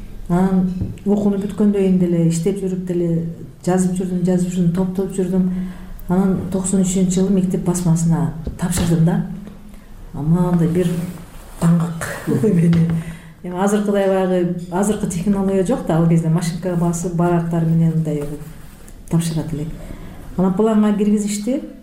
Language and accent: Kyrgyz; Jalal-Abad Region, Kyrgyzstan; Баатырдын денеси көмүлгөн айылдан болом да, Камакырчын, Кошаң, Аң деген жерлер бар го эпосто. Ошол жерде чоңойгом да